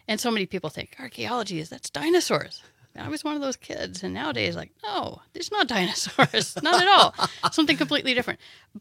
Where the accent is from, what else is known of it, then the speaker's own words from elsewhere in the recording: Ozark Mountains, United States; accent: Ozark; also born or lived in Missouri / Arkansas; So grew up, my accent may betray, in the Ozark Mountains, so I'm a little bit a hillbilly.